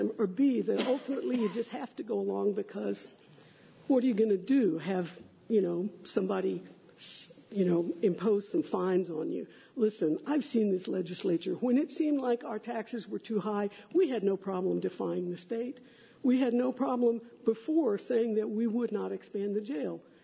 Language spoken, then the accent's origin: English; Texas, United States; You know, I'm from Texas